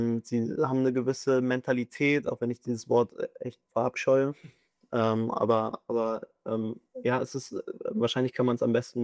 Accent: Berlin, Germany; Ja, ich komme aus Berlin

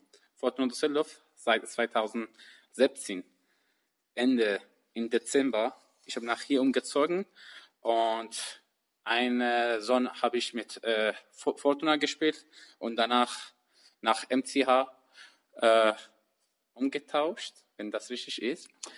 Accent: Iran; German is a second language; Ich bin im Iran geboren, seit 14 Jahren. Ich habe Futsal angefangen, im 17 Jahren ganz Profi. Im Jugendliga, erste Liga im Iran gespielt.

